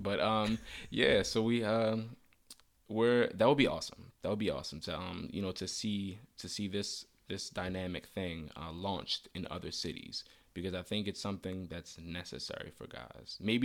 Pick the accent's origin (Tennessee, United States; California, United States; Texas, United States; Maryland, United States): Maryland, United States; Baltimore; like, you know, like New York and even my hometown, Baltimore, who are really impacted by the epidemic